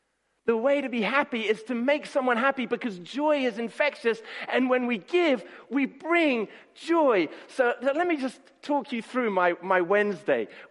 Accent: Nairobi, Kenya; When I was growing up in Nairobi in Kenya, I used to go to Nairobi Baptist Church.

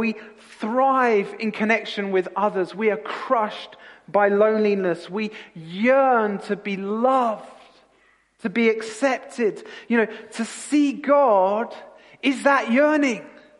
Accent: London, United Kingdom; See, I grew up in London, but with a passion for the sea.

